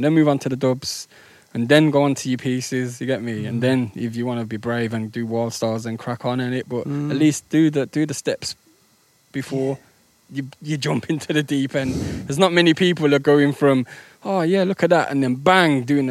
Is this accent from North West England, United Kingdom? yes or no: no; Birmingham, West Midlands, United Kingdom; I'm from Birmingham.